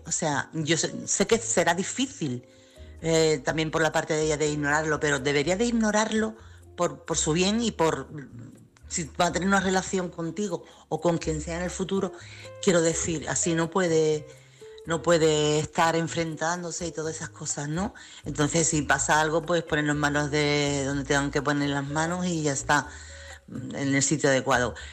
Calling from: Chiclana de la Frontera, Andalusia, Spain; corresponsal de Chiclana.

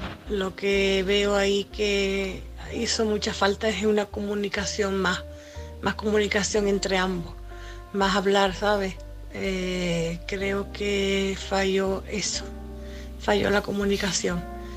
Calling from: Canary Islands, Spain; de Tenerife.

